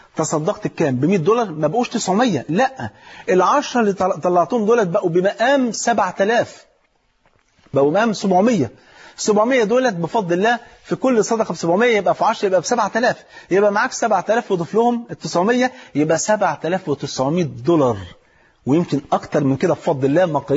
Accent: Egypt; واحد مليونير مرة معدي على أرض فلاحين عندنا في مصر

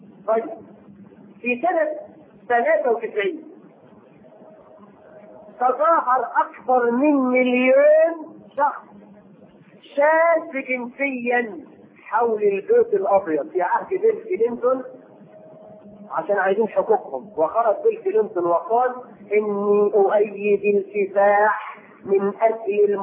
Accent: Egypt; وفي عندنا في مصر يسمي بنته دينا وديانه

